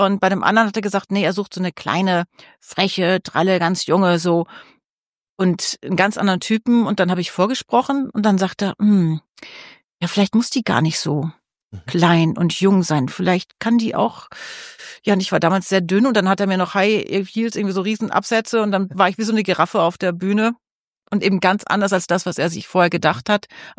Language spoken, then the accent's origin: German; Osnabrück, Lower Saxony, Germany; habe Jura studiert in Osnabrück in meiner Heimatstadt